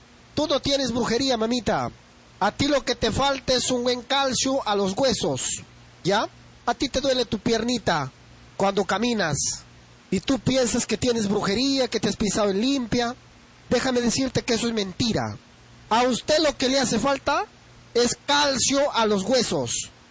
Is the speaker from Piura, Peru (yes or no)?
yes; Huancabamba, Piura, Peru; now in Bambamarca, Peru; seguiré trabajando aquí en Bambamarca. Pero si Dios no quiere, quizás me regresaré a mi tierra de Huancabamba a trabajar todos los días.